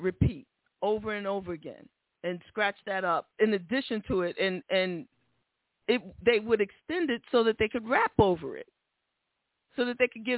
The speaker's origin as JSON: {"language": "English", "town": "Bronx", "region": "New York", "country": "United States", "said": "Yeah, I'm from the Bronx and, you know, DJing, that's where it came from"}